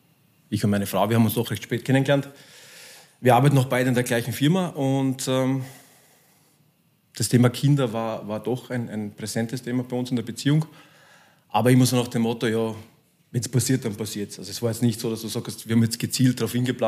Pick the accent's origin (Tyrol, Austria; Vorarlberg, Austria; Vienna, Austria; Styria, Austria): Styria, Austria; Graz; ich bin ja Grazer